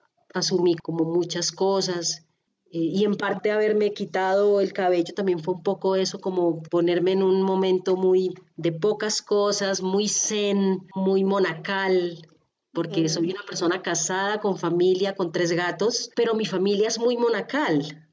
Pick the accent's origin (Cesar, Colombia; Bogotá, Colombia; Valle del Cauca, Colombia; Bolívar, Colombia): Bogotá, Colombia; yo nací en Bogotá, soy de cultura bogotana, pero rastreando en mis ancestros, yo tengo ancestros chamanes muiscas.